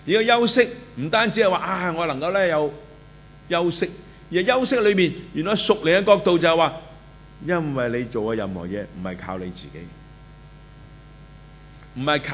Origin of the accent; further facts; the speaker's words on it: China; 咁我哋中國人就好唔掂，因為我哋始終要食飯噶嘛，仲食粥水添嘛